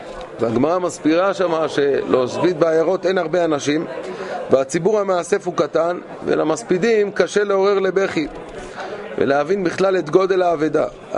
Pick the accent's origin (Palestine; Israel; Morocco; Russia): Israel; Jerusalem, Jerusalem District; אנחנו ירושלמים, אנחנו מרחק חצי שעה הליכה, והיינו שם.